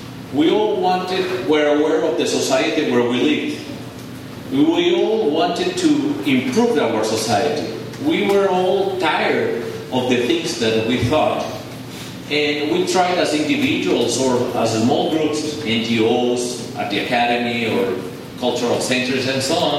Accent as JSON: {"language": "English", "town": "Medellín", "region": "Antioquia", "country": "Colombia", "also_born_or_lived": "United States", "said": "So that's where I come from Colombia, Antioquia, Medellin."}